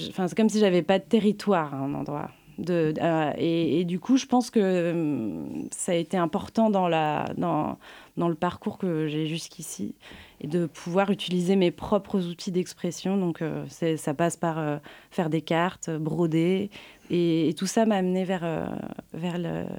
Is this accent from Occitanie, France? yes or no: yes; Toulouse, Occitanie, France; moved away as an adult; also born or lived in Bordeaux / Paris; now in Brittany, France; Eh bien, d'origine, je suis toulousaine.